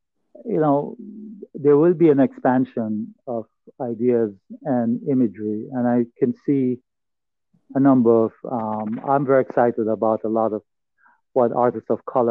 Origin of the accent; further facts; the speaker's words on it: Jamaica; as much as I'm from Jamaica, Jamaica is a culture, a cultural superpower.